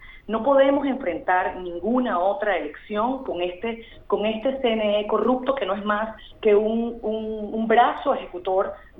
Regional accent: Venezuela; Uno agradece como ciudadano venezolano

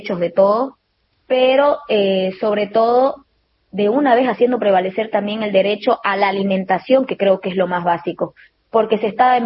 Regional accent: Warnes, Santa Cruz, Bolivia; nosotros aquí en Santa Cruz, yo soy de Warnes, una sí. ciudad que es al norte de Santa Cruz, somos productores.

